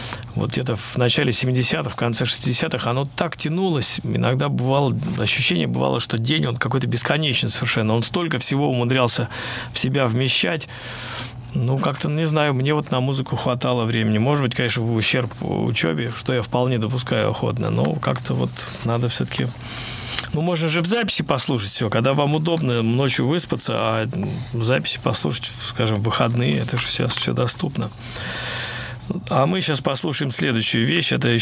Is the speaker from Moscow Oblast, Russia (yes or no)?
yes; Ramenskoye, Moscow Oblast, Russia; из Раменского, совершенно не в курсе.